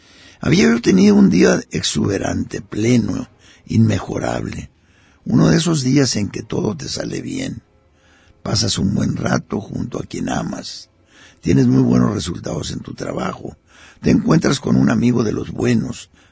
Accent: Mexico

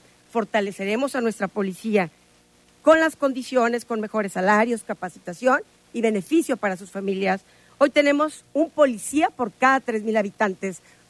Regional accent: Jalisco, Mexico; soy orgullosamente jalisciense, tengo sangre alteña, mis abuelos son de Yagualica. Soy la mayor de 7 hermanos

